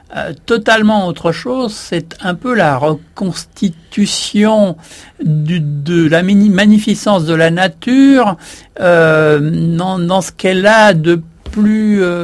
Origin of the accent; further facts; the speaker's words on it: Pays de la Loire, France; enfin dans ma région natale en Vendée, on appelait ça du contre-coup